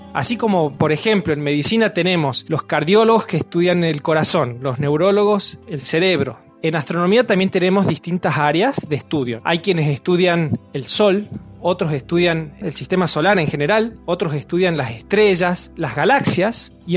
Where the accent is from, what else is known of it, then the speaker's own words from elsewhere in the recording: Argentina; nosotros como científicos argentinos trabajamos en nombre de nuestro país